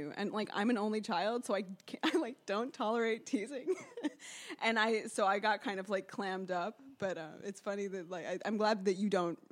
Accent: New York City, New York, United States; So I grew up here in New York City, and I started DJing around when I was like 17, turning 18.

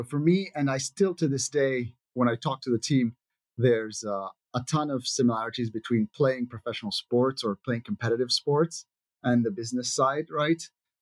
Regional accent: Italy; I was fortunate growing up in Italy that I got to play a lot of soccer

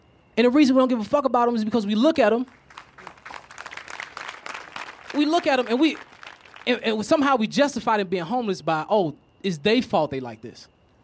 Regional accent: Chicago, Illinois, United States

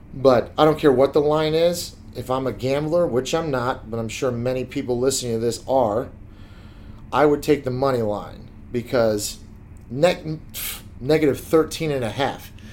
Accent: Chicago, Illinois, United States; I grew up in Chicago, and a few of the kids from Illinois that didn't have good enough grades to get into U of I had to go to ASU.

